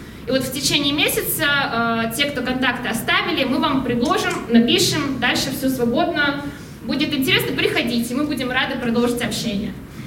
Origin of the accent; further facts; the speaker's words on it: Moscow, Russia; Я из Москвы.